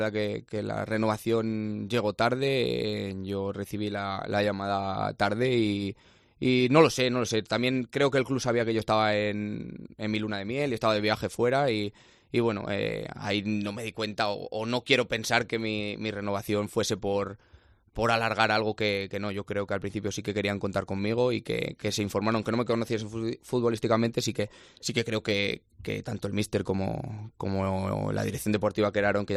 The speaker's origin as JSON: {"language": "Spanish", "town": "Zamora", "region": "Castile and León", "country": "Spain", "said": "los dos somos de Zamora"}